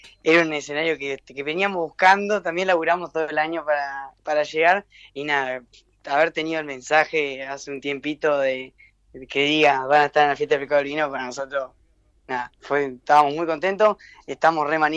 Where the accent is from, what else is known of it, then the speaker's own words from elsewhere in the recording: Gualeguaychú, Entre Ríos, Argentina; somos todos chicos de Gualeguaychú, por más que cuatro estamos viviendo, somos seis, cuatro estamos en Buenos Aires y dos están acá.